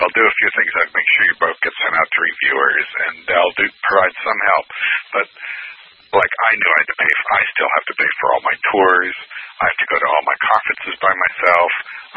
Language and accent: English; East Coast, United States; now in California, United States; because I was raised on the East Coast, and you had to be sarcastic or die.